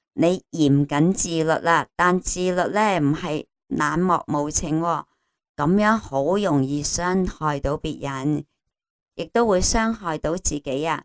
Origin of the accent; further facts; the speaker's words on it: Guangdong, China; accent: Cantonese; 我哋广东话咧就叫啤住佢。